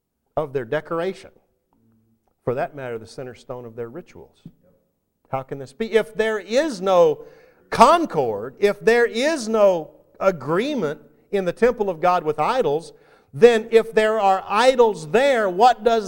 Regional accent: the South, United States; Now, I grew up in the South where dad was always daddy. I know that's not the case up here

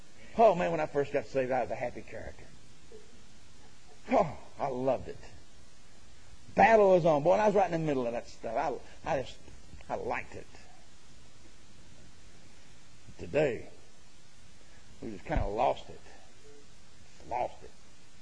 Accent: United States; It's a free country. They do whatever they want to. I believe that. I'm an American.

